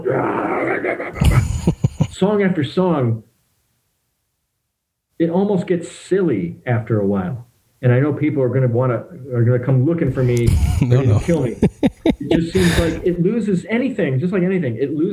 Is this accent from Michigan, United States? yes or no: yes; Michigan, United States; but growing up in Michigan, I really liked Canadian beers.